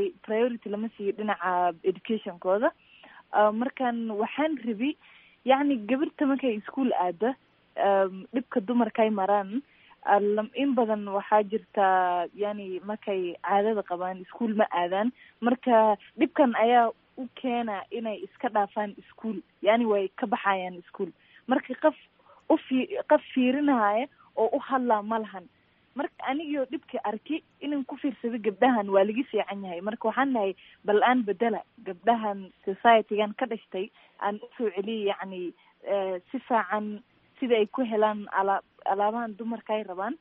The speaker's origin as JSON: {"language": "Somali", "town": "Mandera", "region": "Mandera County", "country": "Kenya", "tie": "born or raised there", "said": "waxaan ka imaaday dhinaca waqooyi bari, qaasatan Mandera. Marka waxaa jiri jirtay markii aan yaray meeshan aan kusoo barbaaray"}